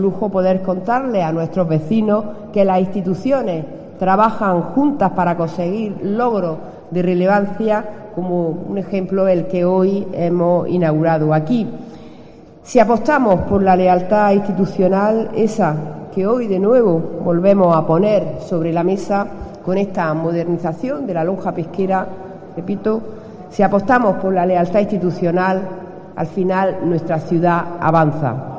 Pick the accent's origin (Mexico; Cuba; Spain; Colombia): Spain; Motril, Andalusia; no puedo hacer otra cosa, como decía, que sentir orgullo de mi tierra y sentirme muy agradecida por ser alcaldesa de esta ciudad, Motril